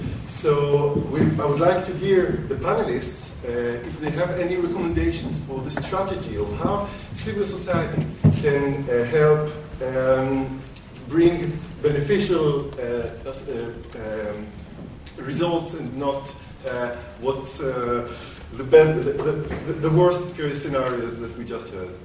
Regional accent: Israel; And I come from Israel

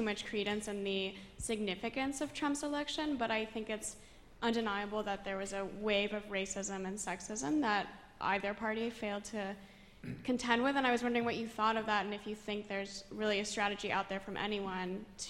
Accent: United States; I'm from the States, but I'm doing a master's here in women, peace, and security.

